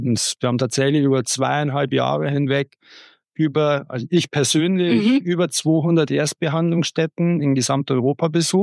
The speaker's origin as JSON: {"language": "German", "region": "Bavaria", "country": "Germany", "said": "Ich komme tatsächlich aus dem Münchner Osten, vom Land, wie man so schön sagt."}